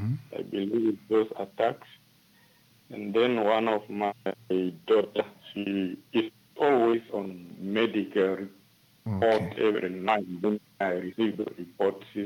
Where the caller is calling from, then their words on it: Katima Mulilo, Zambezi, Namibia; I'm calling you from Zambezi, Katima Mulilo.